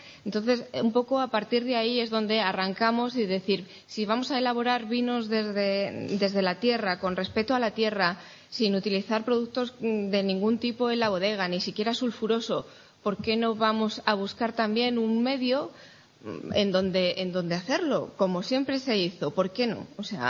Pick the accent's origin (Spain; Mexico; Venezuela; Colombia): Spain; Aldea Nueva del Codonal, Castile and León; bodega de Aldea Nueva del Codonal, en Segovia. Ahí es cuna de verdejos prefiloséricos, donde está mi pueblo, donde elaboro los vinos.